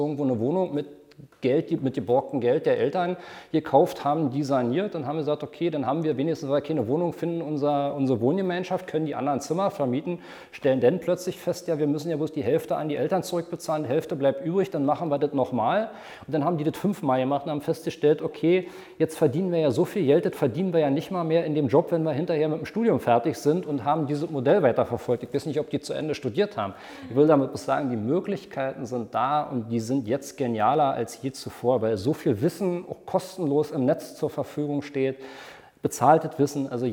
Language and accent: German; East Germany, Germany; Also ich bin aus dem Osten, alleinerziehend mit meiner Mutter, keinen Bezug zu irgendwelchen Selbstständigen.